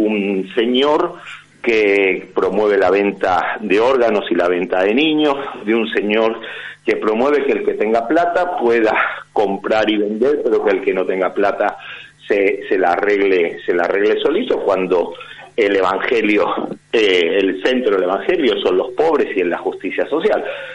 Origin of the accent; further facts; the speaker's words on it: Spain; born there; yo también soy español de nacimiento